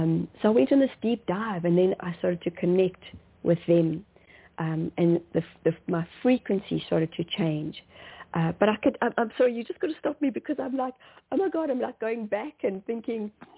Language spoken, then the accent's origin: English; South Africa; also born or lived in Zimbabwe; as Africans, so I was born in Zimbabwe, and then we moved to South Africa.